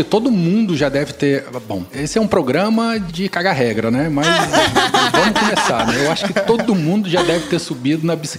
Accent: Espírito Santo, Brazil; born there; eu sou capixaba de nascença, sou mineiro de coração.

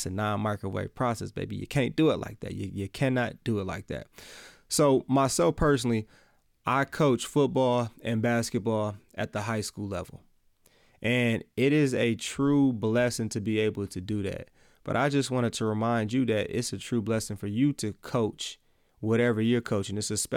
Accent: Milwaukee, Wisconsin, United States; I'm from Milwaukee, Wisconsin, home of the Milwaukee Bucks.

